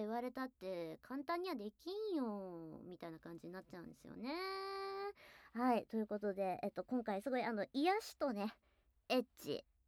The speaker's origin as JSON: {"language": "Japanese", "region": "Kumamoto", "country": "Japan", "tie": "born or raised there", "said": "秋野さんね、熊本のね、中央区、熊本の熊本城とかがあるところ、あの辺り出身なんですけれども、"}